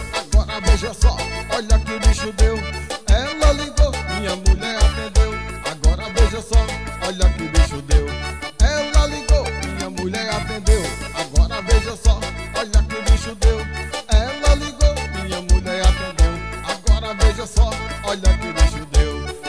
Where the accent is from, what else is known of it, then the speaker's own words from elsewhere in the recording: Ibitiara, Bahia, Brazil; E eu vou mandar um forte abraço para o pessoal da minha terra natal. Alô, Ibitiara, Bahia!